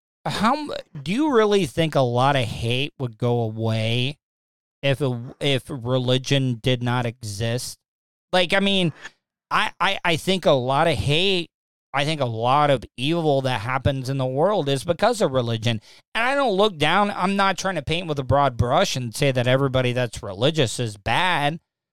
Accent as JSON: {"language": "English", "region": "Florida", "country": "United States", "tie": "born or raised there", "said": "I was born and raised in Florida. I, you know, people get like upset when I call myself a Florida cracker."}